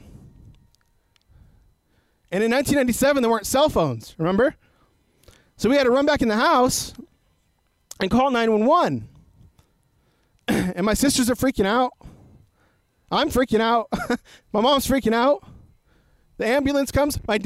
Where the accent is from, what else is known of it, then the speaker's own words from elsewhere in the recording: San Diego, California, United States; we grew up in Southeast San Diego in Encanto, in kind of this big hilly area, right?